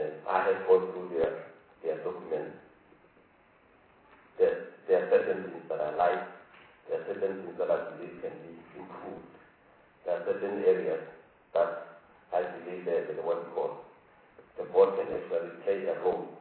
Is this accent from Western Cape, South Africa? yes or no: no; Limpopo, South Africa; I come from Limpopo